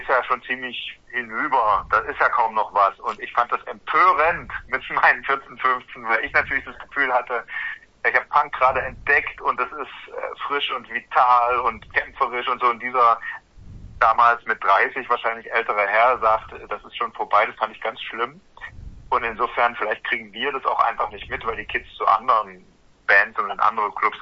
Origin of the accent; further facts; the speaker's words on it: East Germany, Germany; wir sind ja aus dem Osten